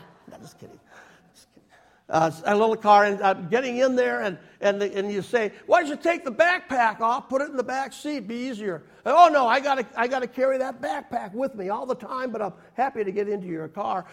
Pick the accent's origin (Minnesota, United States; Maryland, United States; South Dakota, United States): Minnesota, United States; North Branch; When I was a kid, growing up in North Branch, Minnesota, with no money, I didn't know I was poor and my dad was rich.